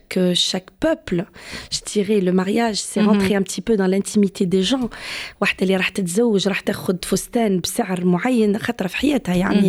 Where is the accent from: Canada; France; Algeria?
Algeria; East; Donc, moi, je suis de l'Est algérien. Je suis native d'Algérie, mais de l'Est.